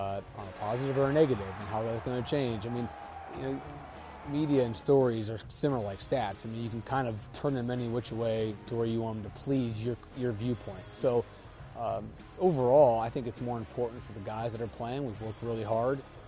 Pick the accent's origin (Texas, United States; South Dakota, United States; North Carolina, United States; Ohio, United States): Ohio, United States; Canton; now in Columbus, United States; We started in Cleveland. Home is Columbus for me. Born and raised in Canton. We're trying to get everywhere at Northeastern Ohio.